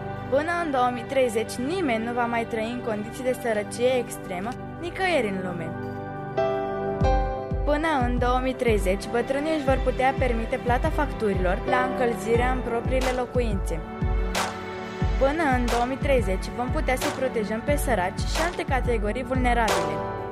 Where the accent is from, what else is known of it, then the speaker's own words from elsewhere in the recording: Romania; și sunt din România. Am 11 ani.